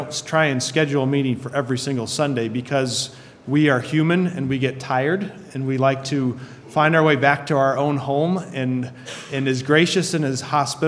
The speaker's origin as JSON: {"language": "English", "region": "Illinois", "country": "United States", "tie": "born or raised there", "lives_now": "Menomonee Falls, United States", "said": "We started deputation last August, and we're from Menominee Falls, but I did not necessarily grow up there. We were a military family and moved all over the place, but we grew up straight south in rural Rock Island County in Illinois there, right opposite Iowa."}